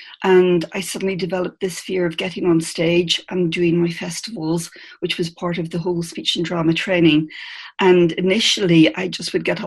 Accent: Bangor, Northern Ireland, United Kingdom; moved away as an adult; now in Reading, United Kingdom; From Northern Ireland, from Bangor in Northern Ireland.

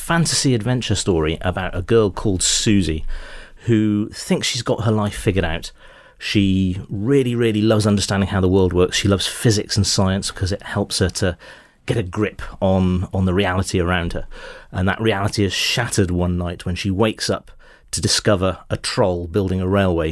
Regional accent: Newport, Wales, United Kingdom; So bits of Newport, where I grew up in South Wales

